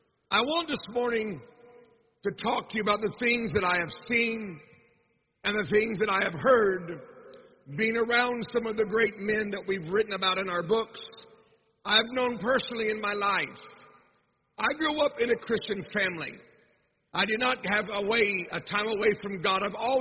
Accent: Tulsa, Oklahoma, United States; born there; I was born in Tulsa, Oklahoma in 1966 in the height of what we call the charismatic revival.

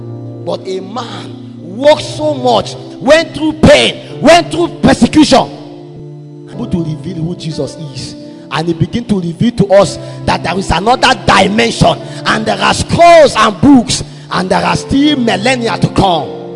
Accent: Zaria, Kaduna State, Nigeria; You know, we are from Zaria. I used to eat awara.

